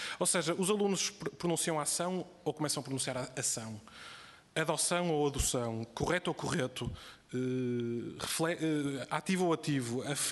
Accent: Porto, Portugal; eu sou do Porto, e no Porto nós nunca, o pretérito perfeito, nós nunca o pronunciamos bem, como sabem, não é? Nós dizemos, nós nunca abrimos aquela, nós abrimos todas as vogais.

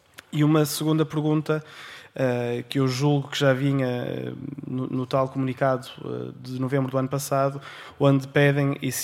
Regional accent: Norte, Portugal; eu venho do interior do Distrito do Porto, os problemas são bastante parecidos.

